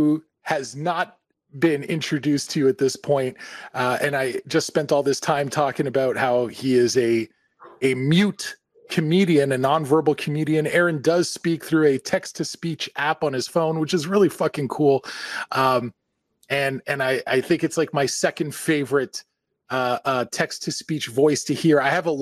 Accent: Canada; I'm Canadian, but you know, my background is Portuguese, going all the way back to hundreds of years ago.

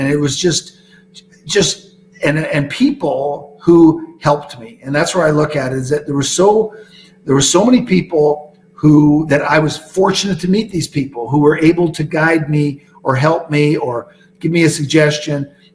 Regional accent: Canada; also born or lived in Newark, New Jersey, United States; in 1956, in December, my mom told my dad, when I was born in Newark, New Jersey, and my mom told my dad, we're moving back to Canada.

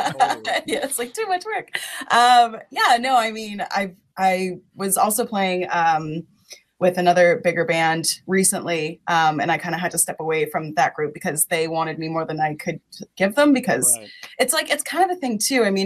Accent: Pictou, Nova Scotia, Canada; East Coaster. I'm from Pictou, so pretty small.

